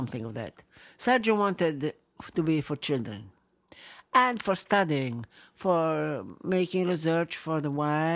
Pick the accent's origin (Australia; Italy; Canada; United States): Italy; Valpolicella, Veneto; English is a second language; also born or lived in Rome; my family comes from Valpolicella, and I was born. No, I was born in Roma, but during the war, I was in Valpolicella.